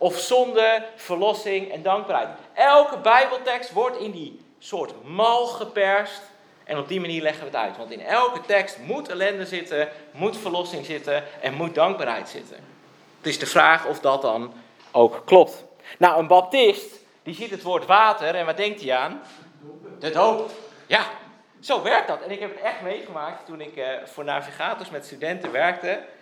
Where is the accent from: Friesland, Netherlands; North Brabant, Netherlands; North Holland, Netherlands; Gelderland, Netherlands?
North Holland, Netherlands; IJmuiden; En ik kom uit IJmuiden, dus dat is in Noord-Holland.